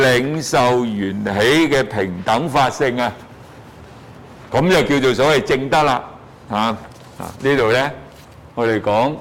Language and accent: Cantonese; China; 記住，我哋中國人咧就執住我哋個魂魄咧去地獄嗰度報到